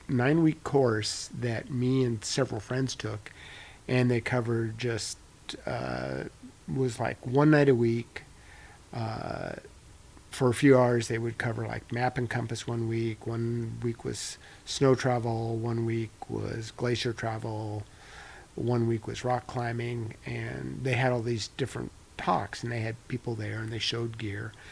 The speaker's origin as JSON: {"language": "English", "region": "California", "country": "United States", "tie": "born or raised there", "also_born_or_lived": "Nebraska", "said": "I grew up in California. Well, I was born in Nebraska, but grew up in California from age 6 on."}